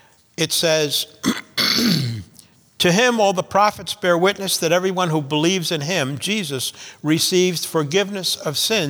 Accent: New York, United States; Now, remember, I come from Long Island, and fireworks are unlawful.

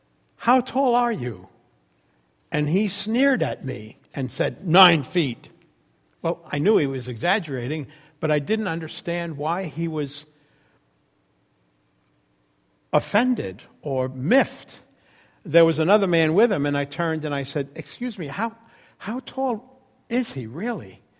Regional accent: New York, United States; accent: New York; also born or lived in Florida; In 1962, my family moved from New York, you can hear my accent, to Florida.

